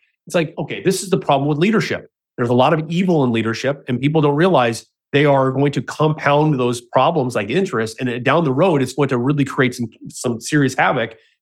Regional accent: Anaheim, California, United States; I grew up in Anaheim, so the Angels were my go-to team.

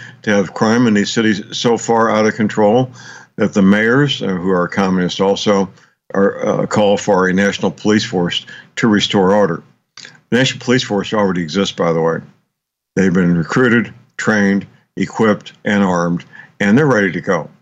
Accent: St. Louis, Missouri, United States; I hope so. In my hometown, St. Louis, Missouri, district attorney there received Soros money for her campaign.

